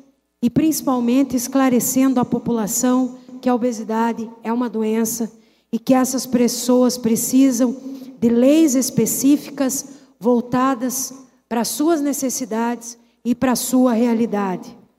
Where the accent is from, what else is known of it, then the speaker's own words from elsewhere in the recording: Videira, Santa Catarina, Brazil; o município de Videira, minha cidade natal, comemora 80 anos.